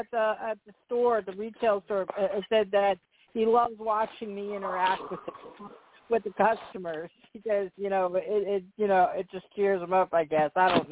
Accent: New York, United States; And I grew up on Long Island. I mean, you know, and New York City. I mean, we used to go to New York City all the time.

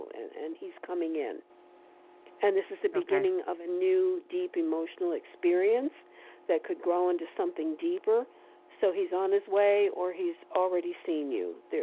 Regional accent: East Coast, United States; I'm from the East Coast, so, you know, this has been different for me.

